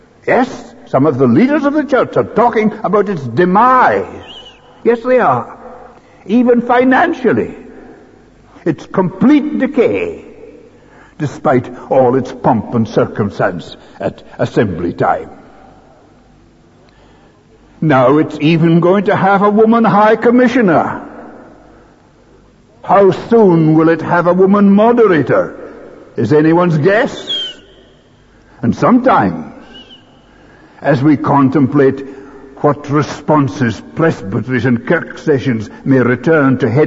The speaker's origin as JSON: {"language": "English", "town": "Aberdeen", "region": "Scotland", "country": "United Kingdom", "tie": "born or raised there", "said": "the only place I could train to serve God as a semi-invalid stay-at-home was in my hometown of Aberdeen."}